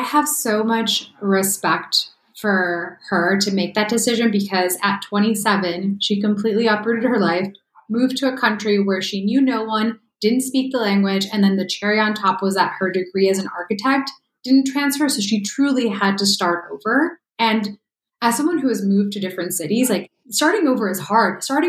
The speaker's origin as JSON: {"language": "English", "town": "Chicago", "region": "Illinois", "country": "United States", "tie": "born or raised there", "moved": "as an adult", "lives_now": "California, United States", "said": "Yep. I grew up in Chicago and then eventually moved to California in 2015."}